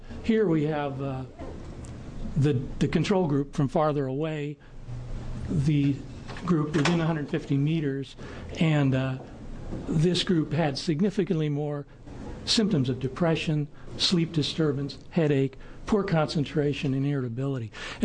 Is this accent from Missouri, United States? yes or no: no; Oregon, United States; I practice in Eugene, Oregon. And I grew up in Oregon, went to school in California and Washington State